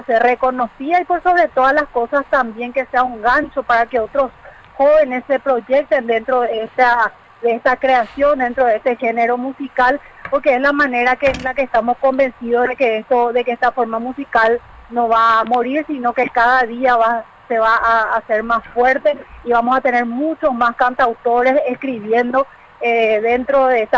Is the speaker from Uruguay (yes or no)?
no; Caaguazú, Paraguay; uno ya se emociona y se identifica totalmente como caaguaseño y como paraguayo